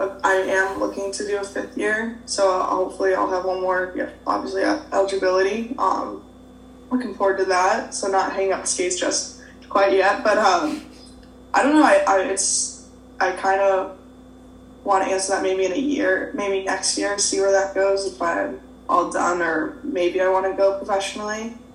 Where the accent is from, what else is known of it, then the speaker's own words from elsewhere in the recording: Beverly, Massachusetts, United States; Yeah, so I'm from Beverly, Massachusetts, so not too far, about 35, 40 minutes north of here